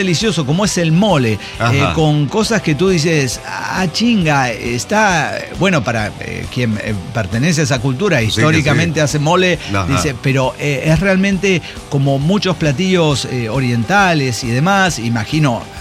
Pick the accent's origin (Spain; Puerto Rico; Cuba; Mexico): Puerto Rico; Mayagüez; En mi ciudad natal, Mayagüez, ahí Puerto Rico.